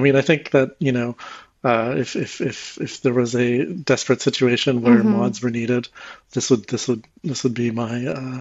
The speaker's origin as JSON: {"language": "English", "country": "Canada", "lives_now": "Europe", "said": "So my favorite hockey team, the Vancouver Canucks, have been bad for almost the entirety of the time I've spent living in Europe."}